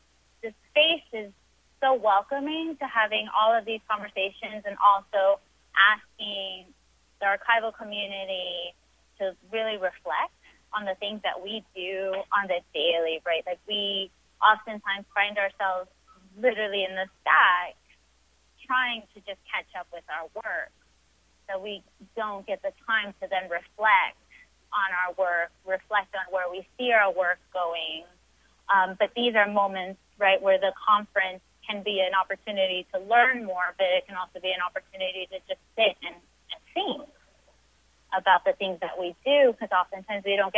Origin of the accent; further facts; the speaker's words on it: New Orleans, Louisiana, United States; moved away; I was born and raised in New Orleans. I was displaced to Texas after Hurricane Katrina.